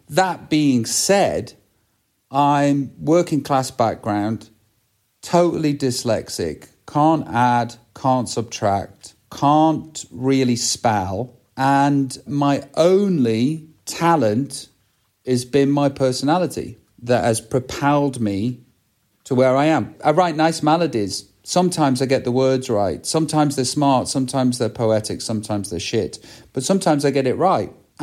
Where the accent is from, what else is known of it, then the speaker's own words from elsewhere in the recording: England, United Kingdom; as Middle England, because I'm from Middle England. That's where I'm from.